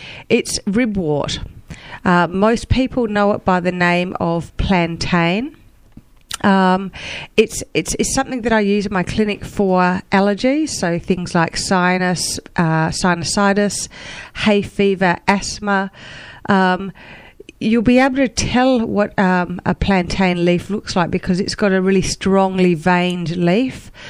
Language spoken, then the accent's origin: English; Australia; Well, it might be my Australian apologies for being Australian, but I do talk through my nose sometimes.